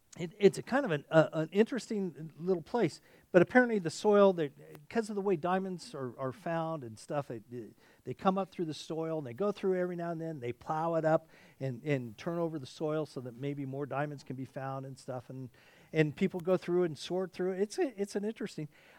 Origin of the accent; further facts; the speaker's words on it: Arkansas, United States; born there; I was born in Arkansas.